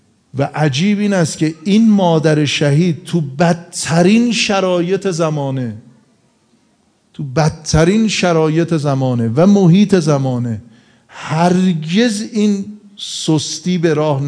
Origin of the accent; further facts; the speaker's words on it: Tehran, Tehran Province, Iran; گفتم خب ما بچه تهرانیم، خب نزدیک 30 سال تهران بودیم.